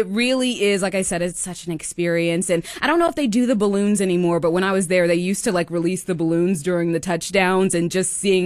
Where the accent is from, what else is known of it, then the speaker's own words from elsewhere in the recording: Newport News, Virginia, United States; Originally from Newport News, Virginia. I'm a military brat, though, so I kind of popped everywhere. Shout out to my dad for serving his country. But originally from Virginia and then have just bopped everywhere. This is my third time living in Texas